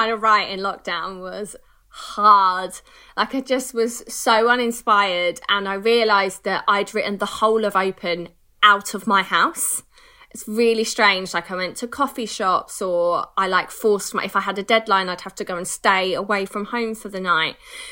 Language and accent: English; United Kingdom; We're so British, though, aren't we?